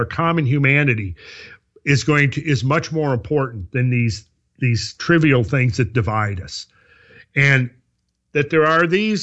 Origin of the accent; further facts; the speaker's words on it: United States; as an American, I'm a real staunch believer in the idea of freedom